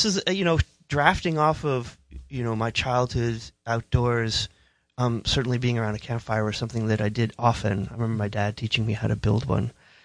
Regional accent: Maine, United States; It comes from, I think, growing up in Maine. I grew up sort of outdoors, in the woods, in the mud, in the muck and mire.

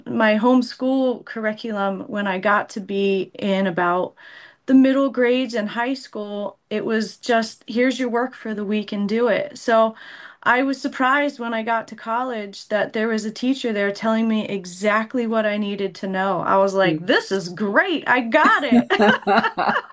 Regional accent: Pennsylvania, United States; So I grew up in churches in the Poconos

